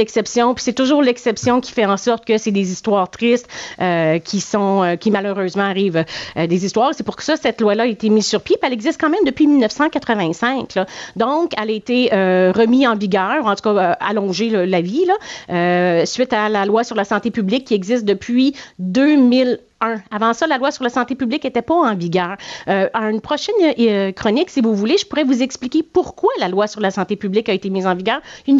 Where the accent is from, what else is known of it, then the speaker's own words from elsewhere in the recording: Quebec, Canada; on peut faire un recours collectif en tant que Québécois.